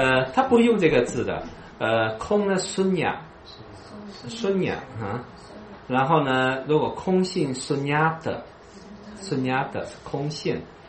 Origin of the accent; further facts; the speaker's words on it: China; 谁叫我们是中国人呢？